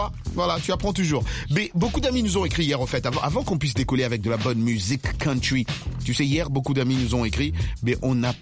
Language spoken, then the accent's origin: French; Chad; Ici chez nous au Tchad